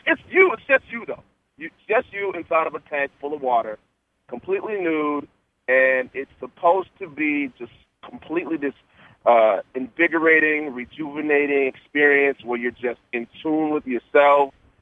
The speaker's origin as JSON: {"language": "English", "region": "Texas", "country": "United States", "tie": "born or raised there", "also_born_or_lived": "Arkansas / Canada", "said": "I moved here from Texas. So I was actually born in Arkansas, lived in Texas. I actually spent some time in Canada as well. But I know growing up in Texas"}